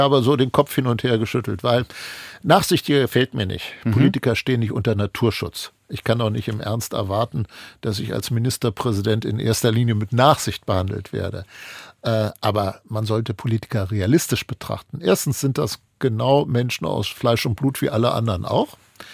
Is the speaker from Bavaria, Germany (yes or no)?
no; Lower Saxony, Germany; Wir sind, glaube ich, ziemlich gelassen in Niedersachsen, was ich ehrlich gesagt einen total sympathischen Wesenszug von uns finde